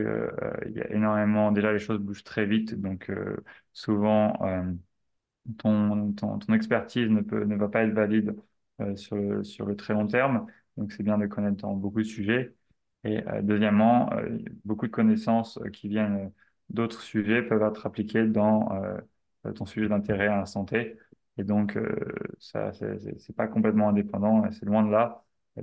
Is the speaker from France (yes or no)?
yes; Southern France, France; moved away as an adult; also born or lived in London; now in United States; Alors moi, je viens du sud de la France à l'origine. Et j'ai ensuite passé beaucoup de temps à Londres